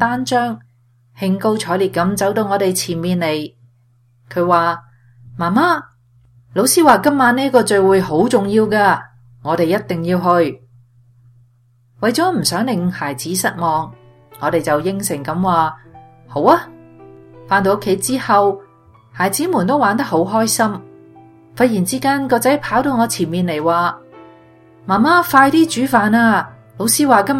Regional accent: Hong Kong; born there; moved away; also born or lived in Montreal, Canada; 我在香港出生，家境清贫

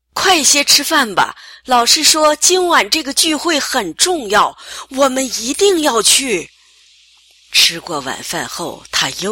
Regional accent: Hong Kong; born there; also born or lived in Montreal; 我在香港出生，家境清贫，少年时父亲离世

